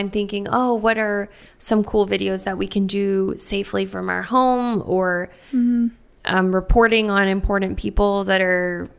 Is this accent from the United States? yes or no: yes; Shreveport, Louisiana, United States; I'm from Shreveport.